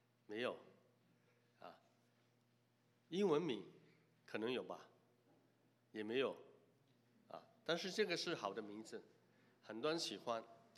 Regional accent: Hong Kong; born there; 你生在中国大陆啊，我生在香港，成长的环境不一样

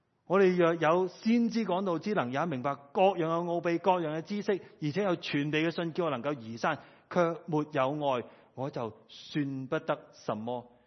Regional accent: China; 我们中国人 是一班喜欢做事的人来的，是不是？

